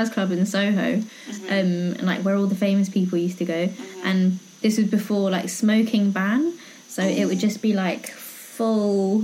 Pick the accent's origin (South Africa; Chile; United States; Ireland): Chile; I know, and I'm from Chile.